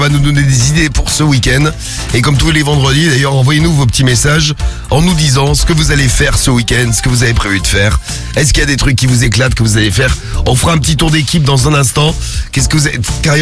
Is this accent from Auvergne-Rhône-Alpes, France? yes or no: yes; Saint-Étienne, Auvergne-Rhône-Alpes, France; En tant que Stéphanois, j'étais content.